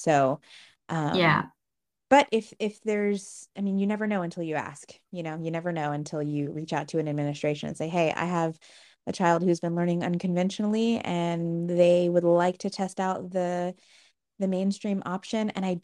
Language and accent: English; Austin, Texas, United States; And I'm from Austin, Texas